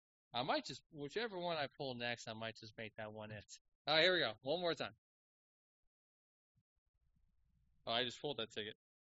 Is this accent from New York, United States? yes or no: no; Florida, United States; For those of you who don't know, I'm not from here. You can easily tell that by my speaking. I'm from South Florida, so if you're familiar with Miami, I was an hour north of Miami.